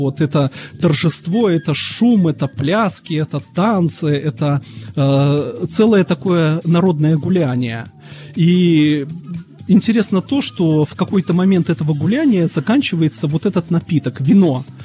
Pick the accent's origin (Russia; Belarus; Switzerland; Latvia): Belarus; как меня и представили. Родом я из Республики Беларусь.